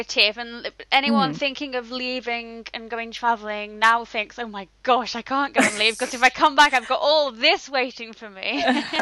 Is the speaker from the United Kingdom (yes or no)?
yes; England, United Kingdom; now in Japan; I'm from the north of England.